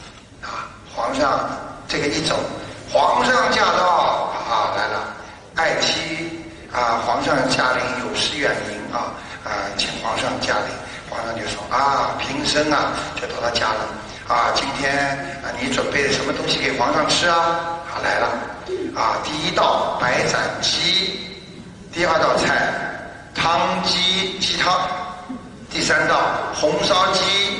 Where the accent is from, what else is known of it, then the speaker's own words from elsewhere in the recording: China; 我们中国人也是的